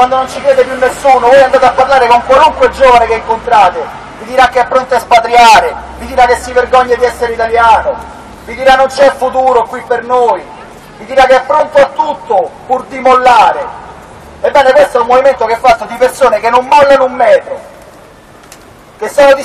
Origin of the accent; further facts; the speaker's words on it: Umbria, Italy; also born or lived in Rome; questa splendida regione dove io sono cresciuto, fra l'altro sono nato a Roma, ma sono cresciuto proprio qui, in mezzo a queste montagne, perché i miei nonni all'epoca si emigrava da Roma per venire in Umbria a lavorare alle acciaierie